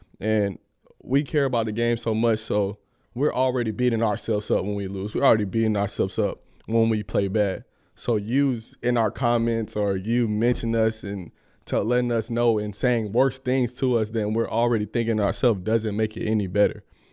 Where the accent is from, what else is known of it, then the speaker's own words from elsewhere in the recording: Atlanta, Georgia, United States; I want to go to that national championship game in my hometown. So that's my goal, is to get back to Atlanta and win a national championship.